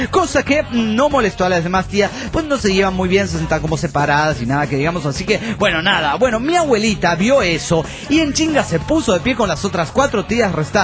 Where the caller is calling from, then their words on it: León, Guanajuato, Mexico; de León, Guanajuato, México.